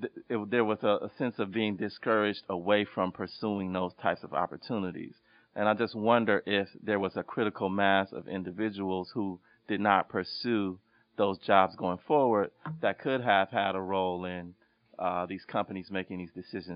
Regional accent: Cleveland, Ohio, United States; My question, and I'm from Cleveland, so you really speak to a lot of my upbringing.

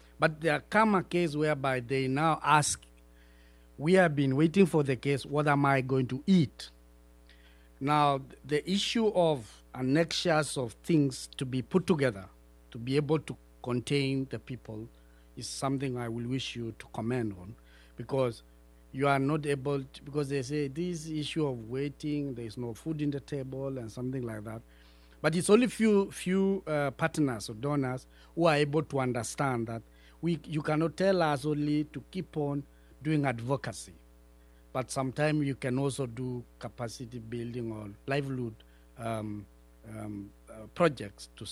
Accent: Kenya; from Kenya, from the Ogier community.

